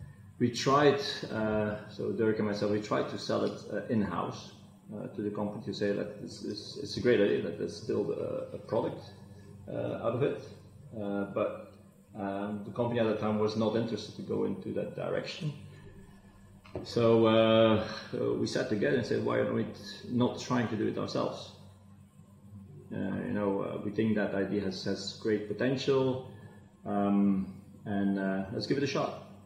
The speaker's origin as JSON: {"language": "English", "country": "Belgium", "lives_now": "Bangkok, Thailand", "said": "As you said, I'm originally from Belgium, but I'm currently, my home is Bangkok, Thailand."}